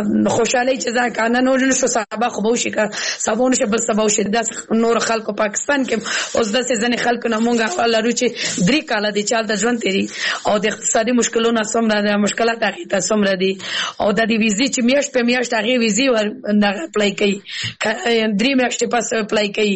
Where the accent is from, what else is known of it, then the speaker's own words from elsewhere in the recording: Kabul, Afghanistan; زه اوس بل ولایت کې اوسېږم زه پخپله د کابل ولایت نه یم زه زما یو بل داسې پنهاني یو ولایت کې اوسېږم چې هلته زه خلک ما نه پېژني